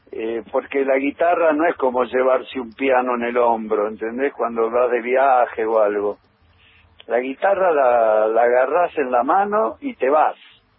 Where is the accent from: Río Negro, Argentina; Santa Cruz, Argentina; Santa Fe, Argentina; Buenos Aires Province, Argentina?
Buenos Aires Province, Argentina; San Martín; Bueno, yo nací en San Martín, provincia de Buenos Aires.